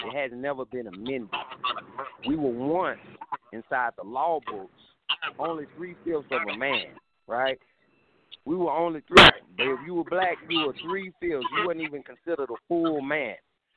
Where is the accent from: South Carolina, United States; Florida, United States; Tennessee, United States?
South Carolina, United States; I'm from South Carolina, man.